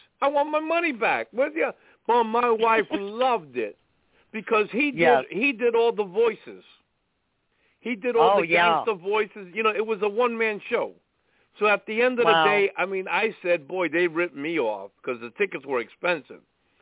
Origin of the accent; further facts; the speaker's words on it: Brooklyn, New York, United States; because she's from the Bronx. I'm from Brooklyn.